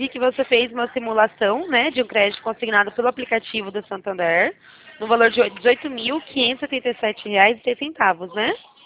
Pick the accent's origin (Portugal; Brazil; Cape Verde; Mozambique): Brazil; Campinas, São Paulo; Eu sou de Campinas, interior de São Paulo